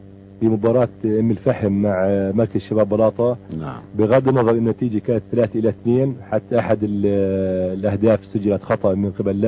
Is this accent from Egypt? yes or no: no; Palestine; ومهما كان كإنسان فلسطيني وعاني من احتلال